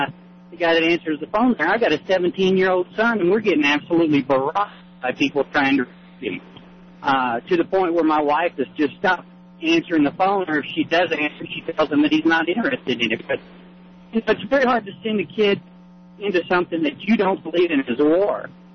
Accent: Texas, United States; and I grew up in Texas, okay?

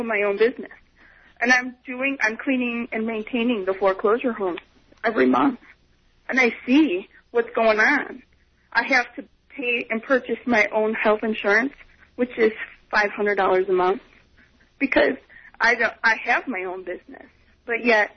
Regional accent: Cleveland, Ohio, United States; I'm from Cleveland, and my uncle has been out of work for 6 years in Cleveland.

